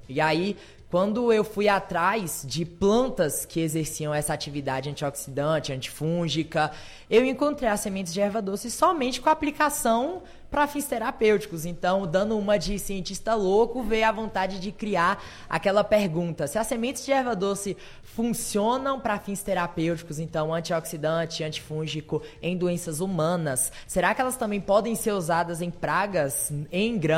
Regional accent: Barra do Choça, Bahia, Brazil; eu sou de Barra do Choça, a terra do café.

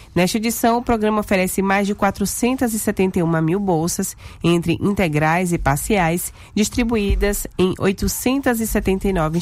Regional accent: Cachoeira, Brazil; lá na minha cidade, inclusive, né, em Cachoeira

